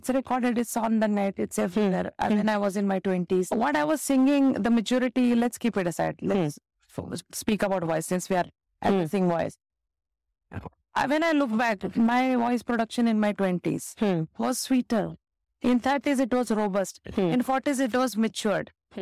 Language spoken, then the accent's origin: English; Pune, Maharashtra, India; Born and brought up in Pune.